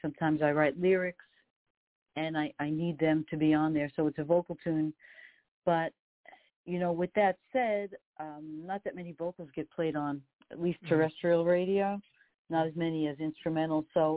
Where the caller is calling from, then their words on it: New York, United States; I'm calling you from New York. I'm on the Queens border, about 20 minutes outside of Midtown Manhattan.